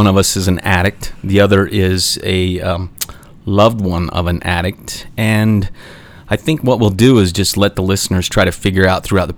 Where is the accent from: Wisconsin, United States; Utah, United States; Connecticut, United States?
Utah, United States; Salt Lake City; born there; I was born in Salt Lake City back in 19...